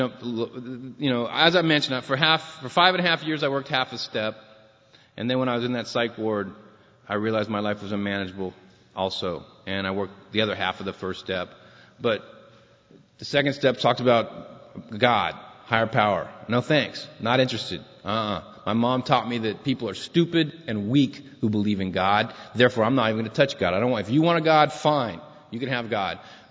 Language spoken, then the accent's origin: English; San Diego, California, United States; You know, I was raised on welfare in San Diego, and, you know, I remember commodities way back before food stamps.